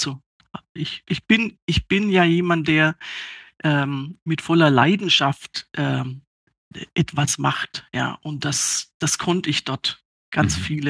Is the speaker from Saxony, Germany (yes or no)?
no; Baden-Württemberg, Germany; Also ich bin tatsächlich auch im Schwabenland im elterlichen Einzelhandel aufgewachsen.